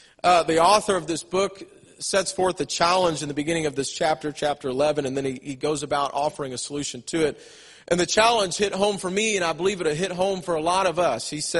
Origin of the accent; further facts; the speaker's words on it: St. Louis, Missouri, United States; I even just said y'all. I'm from St. Louis.